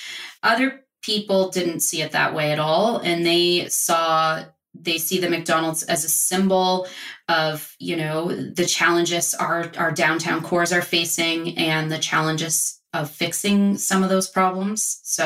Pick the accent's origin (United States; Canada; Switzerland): Canada; Nova Scotia; I grew up in Nova Scotia